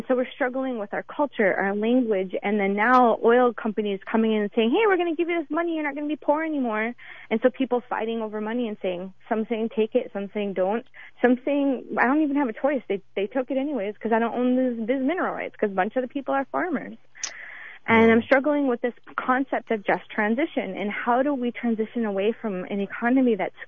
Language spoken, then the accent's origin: English; Fort Berthold, North Dakota, United States; I'm from Fort Berthold. It's called Fort Berthold because it literally was a fort that was built to keep my nations, the Mandan, Hidatsa, Rikara nations, in it